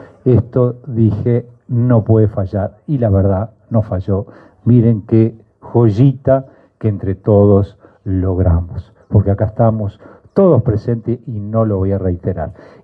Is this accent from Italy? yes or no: no; Uruguay; como somos los uruguayos